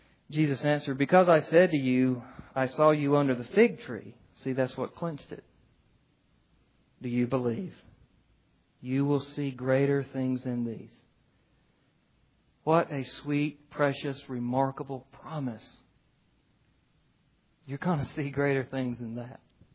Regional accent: the South, United States; Because we're getting to the wine, and I'm from the South, and used to be a Southern Baptist, and I didn't know what to do with all that wine, see?

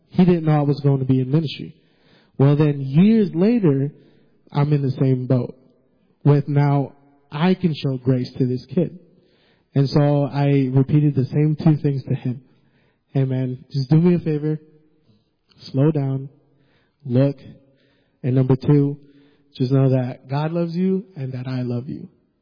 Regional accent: the South, United States; We're from the South, so he said, buddy, let me just tell you this.

